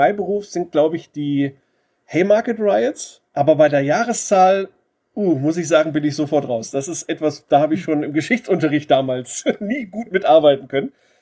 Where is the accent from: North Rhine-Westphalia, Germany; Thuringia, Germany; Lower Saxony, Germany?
Lower Saxony, Germany; Braunschweig; ich komme aus Braunschweig.